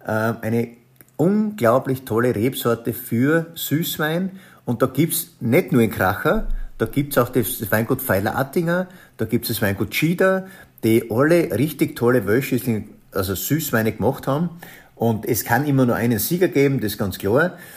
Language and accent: German; Styria, Austria; Und ich bin sowieso Steirer. Und das heißt, wir sind Steirer und haben das zweimal in der Steiermark gemacht.